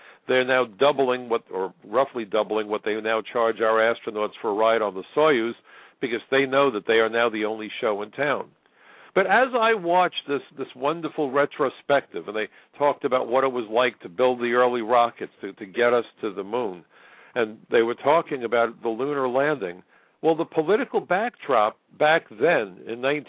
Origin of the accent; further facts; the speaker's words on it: New York, United States; I'm a New Yorker. New York is the most ethnically diverse city, not only in the United States, I would argue in the world, ladies and gentlemen. And I love New York.